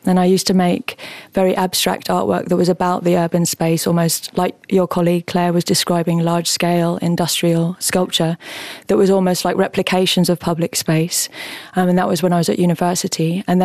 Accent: London, United Kingdom; growing up in South London, graffiti was part of the culture, sort of completely integral to the culture.

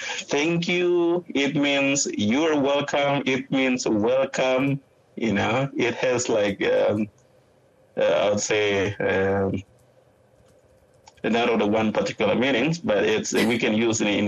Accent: Wamena, Highland Papua, Indonesia; English is a second language; now in New Zealand; the situation back home in Wamena or in the Balium Valley where I grew up and here in Aotearoa, New Zealand.

